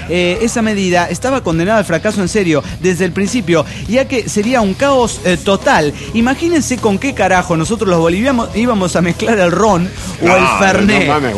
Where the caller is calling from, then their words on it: Guadalajara, Jalisco, Mexico; de Guadalajara, Jalisco, México.